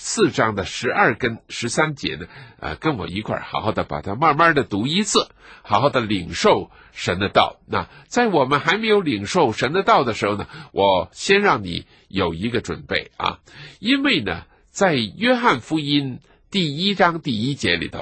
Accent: China

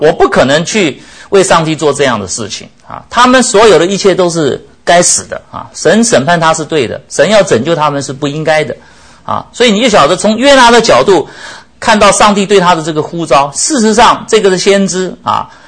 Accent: China; 我们中国人

